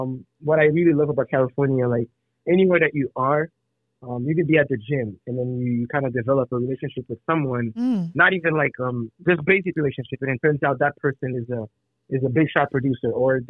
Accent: Port-au-Prince, Ouest, Haiti; English is a second language; I am originally from Port-au-Prince, Haiti. I am 31 years old

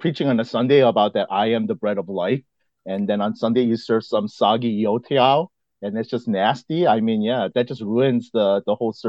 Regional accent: South Korea; I grew up in the Korean church because I'm Korean.

